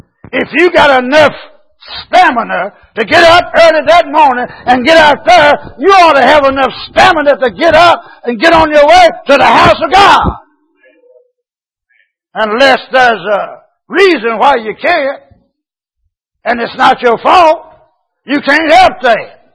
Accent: Tennessee, United States; I'm from McNeville, Tennessee.

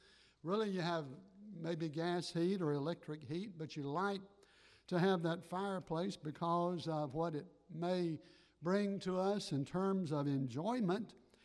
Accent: Georgia, United States; I grew up in South Georgia. Growing up in South Georgia as a little boy

